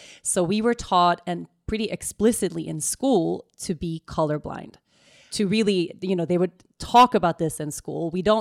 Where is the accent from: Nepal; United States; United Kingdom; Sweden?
Sweden; English is a second language; I'm Swedish, born and raised in Sweden.